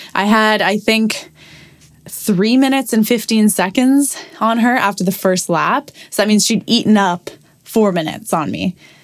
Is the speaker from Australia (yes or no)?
no; Canada; We're both Canadian. We're both the same age, like same year at university.